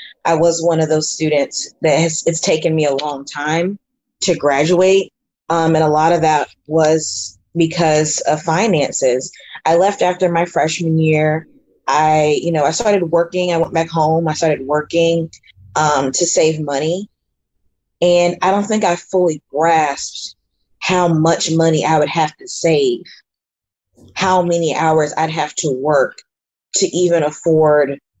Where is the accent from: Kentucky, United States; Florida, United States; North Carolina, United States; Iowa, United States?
North Carolina, United States; I'm from North Carolina, and first find housing.